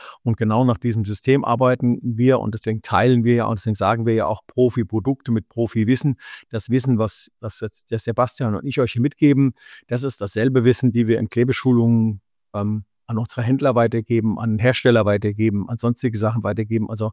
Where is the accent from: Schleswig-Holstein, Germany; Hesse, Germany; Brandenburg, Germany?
Hesse, Germany; bei uns in Hessen sagt man so, abpitteln, abpulen.